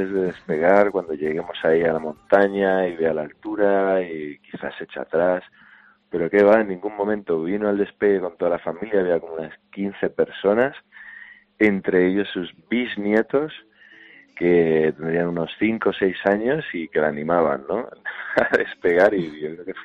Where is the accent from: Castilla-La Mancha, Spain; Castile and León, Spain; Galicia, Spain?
Castilla-La Mancha, Spain; Albacete; de cuando en cuando vuelvo a Albacete también a volar en mi tierra